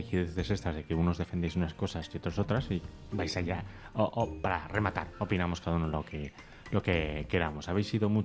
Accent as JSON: {"language": "Spanish", "region": "Asturias", "country": "Spain", "said": "porque yo soy de Asturias y allí hay muchos campings pegaditos a la playa."}